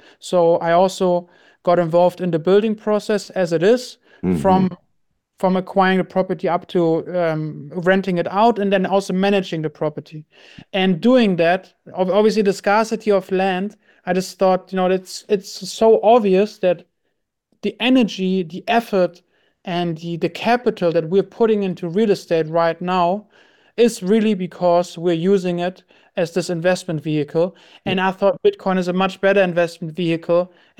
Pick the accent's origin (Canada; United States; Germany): Germany; English is a second language; also born or lived in United Kingdom; I grew up in Germany, and I studied out in the UK, actually